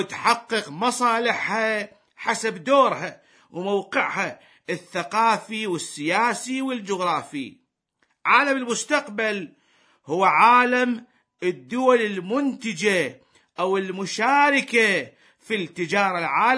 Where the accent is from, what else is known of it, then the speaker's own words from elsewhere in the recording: Iraq; ومنهم بلدنا العراق.